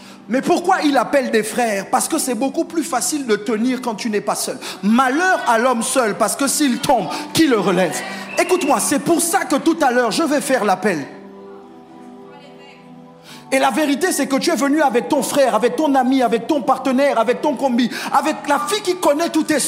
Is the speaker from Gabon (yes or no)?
yes; Port-Gentil, Ogooué-Maritime, Gabon; J'ai grandi à Port-Gentil. C'est pas très loin de Libreville. Je reviens pas des États-Unis, je reviens pas de Chine, je reviens pas de France. J'ai grandi à Port-Gentil. À Port-Gentil, j'allais à Raponda.